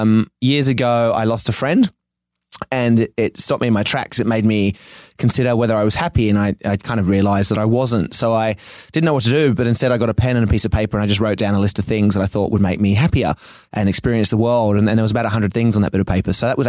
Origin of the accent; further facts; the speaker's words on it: Australia; But I'm from Australia. So I just thought I'll come here.